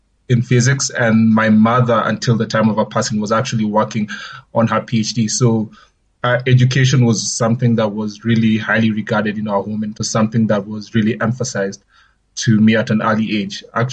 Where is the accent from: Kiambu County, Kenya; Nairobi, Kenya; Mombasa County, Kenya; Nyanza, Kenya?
Nairobi, Kenya; born or raised there; now in South Africa